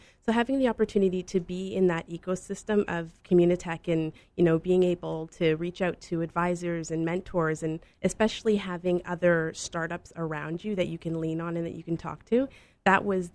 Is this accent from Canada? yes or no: yes; Waterloo, Ontario, Canada; Because it's funny because I grew up here in Waterloo. I didn't stay on residence when I went to University of Waterloo.